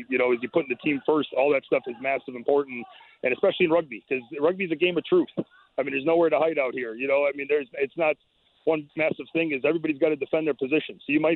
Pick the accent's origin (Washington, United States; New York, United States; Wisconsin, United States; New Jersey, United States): Wisconsin, United States; I know the high school that I grew up in Wisconsin